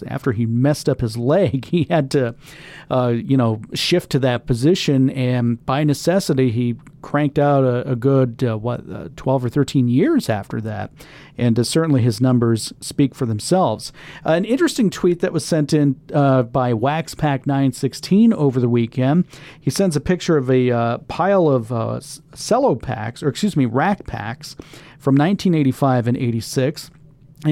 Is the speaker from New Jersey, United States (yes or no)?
no; Florida, United States; And, you know, growing up in Florida, the grass grows rather quickly in the summer.